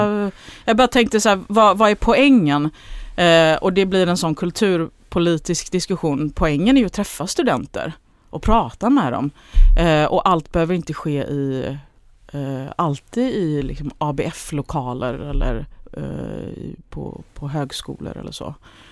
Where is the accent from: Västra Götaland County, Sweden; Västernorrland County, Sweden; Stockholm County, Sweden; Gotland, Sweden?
Västra Götaland County, Sweden; Gothenburg; Och jag kommer ju själv från Göteborg, stark verkstadsindustri.